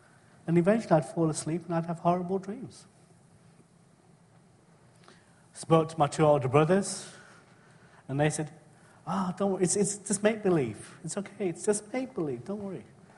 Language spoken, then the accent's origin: English; England, United Kingdom; also born or lived in Kenya; I was born in Kenya. My family are from the state of Gujarat in India. They moved to Kenya, and then I was born there, and then we moved to England, and I was raised in England.